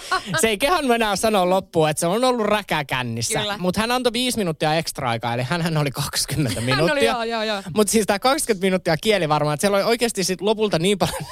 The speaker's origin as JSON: {"language": "Finnish", "town": "Kerava", "region": "Uusimaa", "country": "Finland", "tie": "born or raised there", "said": "kun mä nuoruuteni vietin Keravalla"}